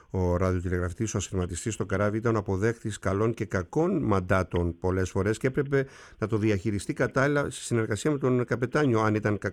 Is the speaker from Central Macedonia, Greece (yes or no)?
no; Kasos, South Aegean, Greece; Κασιώτης, από το νησί μου. Κασιώτης.